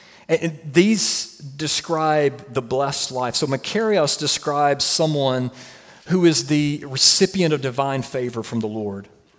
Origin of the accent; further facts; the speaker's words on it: Alabama, United States; At least it's not what I was raised being taught in West Alabama.